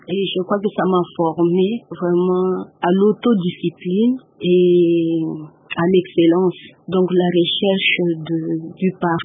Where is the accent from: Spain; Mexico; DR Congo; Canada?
DR Congo; Fataki, Ituri; also born or lived in Bunia; Donc, j'ai fini à Fataki. J'ai commencé mes études primaires à Nyakasanza, à Bunia. Et puis, après l'indépendance, nous sommes venus dans le Bazouélé, à Bouta, à Bambisa, Kitoulé précisément.